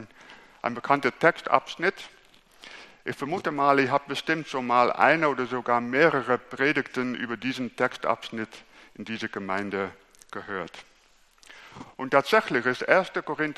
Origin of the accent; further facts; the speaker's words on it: Netherlands; German is a second language; now in Germany; ich komme aus Holland und ich habe eine deutsche Frau, deswegen hat sich der Weg für mich nach Deutschland geführt. Ich war Pastor in Lichtenrade